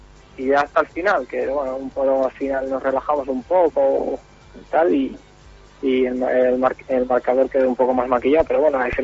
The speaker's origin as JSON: {"language": "Spanish", "town": "Aranda de Duero", "region": "Castile and León", "country": "Spain", "said": "soy de Aranda, sí."}